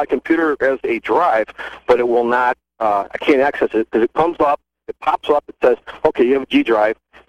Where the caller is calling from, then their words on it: Charlotte, North Carolina, United States; Okay, I'm in Charlotte right now.